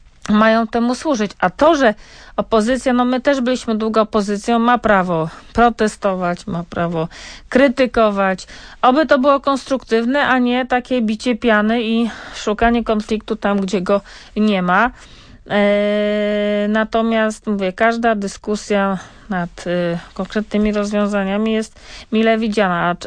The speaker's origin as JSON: {"language": "Polish", "region": "Baltic coast", "country": "Poland", "said": "akurat ja pochodzę z Wybrzeża"}